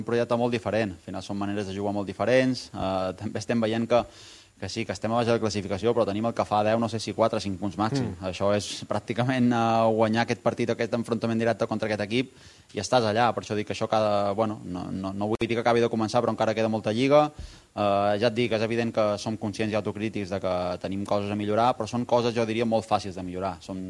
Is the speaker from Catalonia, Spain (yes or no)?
no; Balearic Islands, Spain; és que som de Mallorca, ens estira molt de la terra